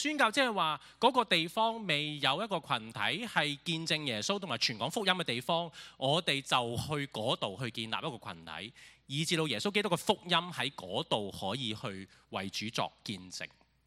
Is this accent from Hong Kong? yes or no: yes; Hong Kong; 我呢就是土生土长的香港人，就小学阶段开始呢就幼稚園、小學、中學一路都在香港讀書啦。